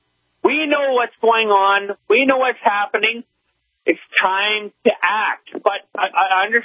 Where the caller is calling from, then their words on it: Canada; I mean, I'm calling from Canada